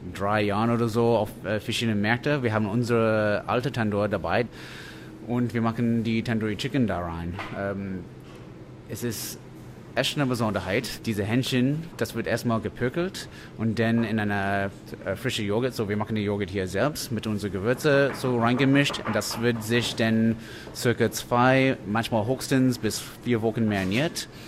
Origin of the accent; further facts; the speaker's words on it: Canada; now in Berlin, Germany; Nee, ich komme aus Kanada.